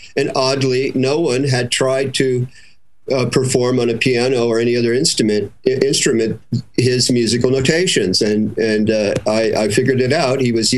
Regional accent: San Jose, California, United States; also born or lived in San Mateo; where I was born in San Mateo and then grew up southeast of San Mateo, which was San Jose.

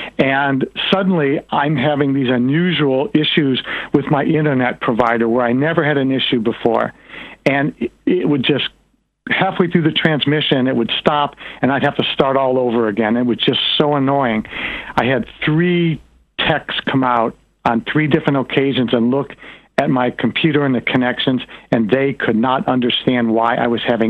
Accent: Detroit, Michigan, United States; I was from Detroit at the time, and honestly, Detroit was a mechanical town.

